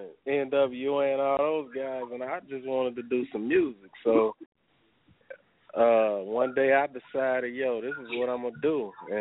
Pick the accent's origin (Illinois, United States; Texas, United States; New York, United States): Illinois, United States; Chicago; that's what you asked me earlier about growing up in Chicago. That's where that growing up in Chicago comes in at, right there.